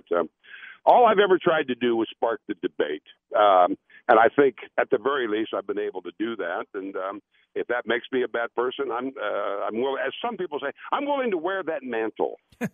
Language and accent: English; Midwest, United States; I was actually a Minnesota fan at that time, growing up in the Midwest and going to Minnesota a year or two later.